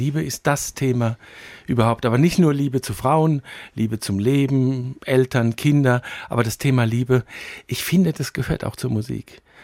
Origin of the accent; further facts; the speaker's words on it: Rimbach, Hesse, Germany; Und ich war in der Gitarrenstunde bei uns in Rimbach im Odenwald